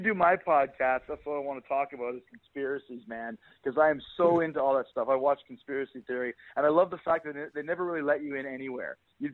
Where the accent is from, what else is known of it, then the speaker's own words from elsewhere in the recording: Canada; growing up in Canada